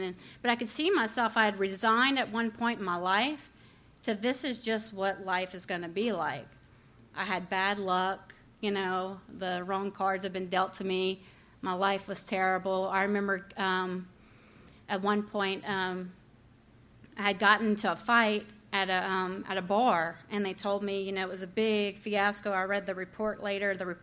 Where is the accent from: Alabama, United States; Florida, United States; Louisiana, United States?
Louisiana, United States; Crowley